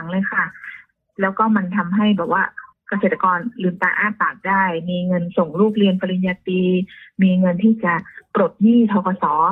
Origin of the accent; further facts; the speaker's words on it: Chiang Rai, Thailand; เราเป็นคนเชียงรายอยากที่จะช่วยบ้านเกิด